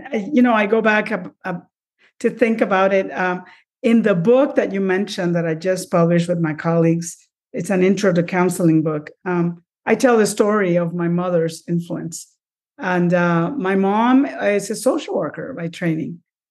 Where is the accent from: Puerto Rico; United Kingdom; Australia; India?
Puerto Rico; Utuado; now in United States; So I grew up in the middle of the island in a small township called Utuado. And it's very tiny.